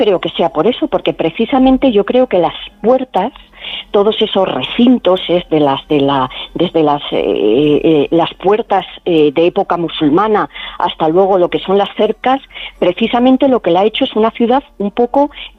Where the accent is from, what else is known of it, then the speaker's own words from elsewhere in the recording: Madrid, Community of Madrid, Spain; los madrileños somos autóctonos de Madrid. ¿Tenemos 8 o 9 apellidos madrileños? Pues no.